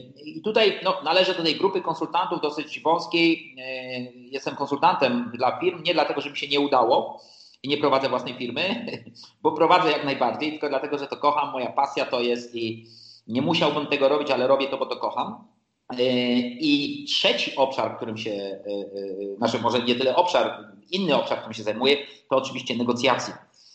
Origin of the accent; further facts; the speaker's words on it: Kraków, Lesser Poland, Poland; moved away as an adult; also born or lived in United States; Jestem przedsiębiorcą 38 lat, bo mam 54 lata. Zacząłem, jak miałem 16 lat, pochodzę z Krakowa. Po 3 latach wyjechałem do Stanów Zjednoczonych. 20 lat spędziłem w Stanach Zjednoczonych.